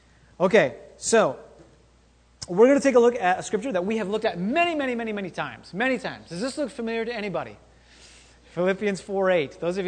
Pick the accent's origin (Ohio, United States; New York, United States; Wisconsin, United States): Wisconsin, United States; I grew up in Wisconsin, so that was normal.